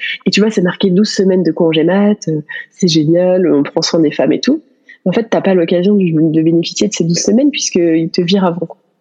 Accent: France; je me suis dit, en tant que bonne française, tu vois

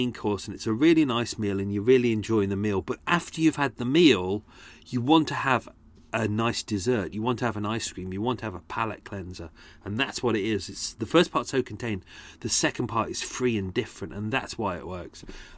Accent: Wales, United Kingdom; accent: Welsh; It kept going all Swansea, and I kept shouting at myself, stop being bloody Welsh, but it wouldn't stop.

